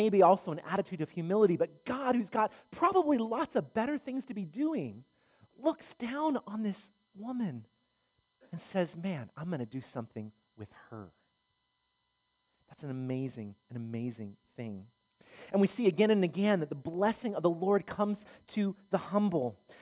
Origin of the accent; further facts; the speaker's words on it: United States; Certain things are owed to me because I'm an American, you know.